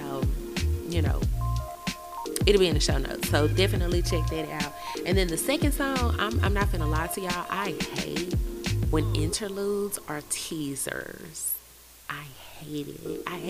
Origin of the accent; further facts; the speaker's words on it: Texas, United States; I'm from Texas. Wild, wild west, all right?